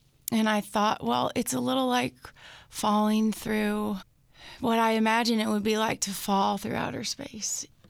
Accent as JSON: {"language": "English", "region": "Missouri", "country": "United States", "lives_now": "California, United States", "said": "I live in California, but it's great to be in Arkansas. I'm originally from Missouri"}